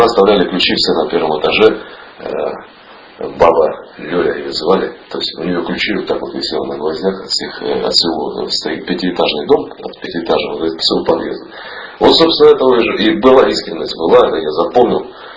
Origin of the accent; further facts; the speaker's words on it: Novokuznetsk, Kemerovo Oblast, Russia; Сам из Сибири, из города Новокузнецка, Западная Сибирь. Вот, до Москвы 2000 километров.